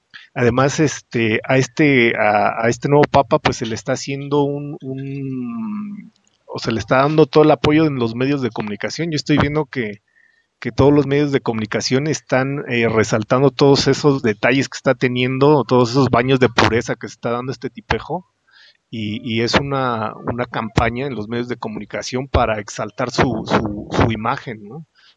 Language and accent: Spanish; Mexico; acá en mi país, en México